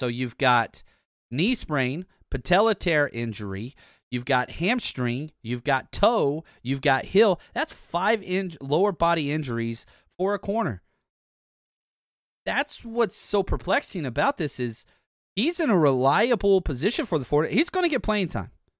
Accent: Texas, United States; Just took a dig at the whole state of Oklahoma. I'm from Texas, can't help it.

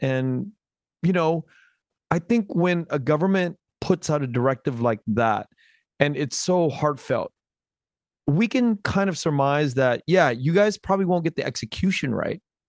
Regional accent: United States; born there; when I think about the reintegration as an American-born kid with Vietnamese roots to my motherland.

